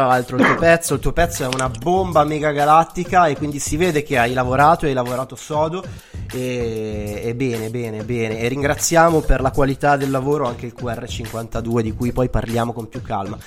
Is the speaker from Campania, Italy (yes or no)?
no; Milan, Lombardy, Italy; un centro di aggregazione giovanile situato a Baggio, che è anche la mia terra natia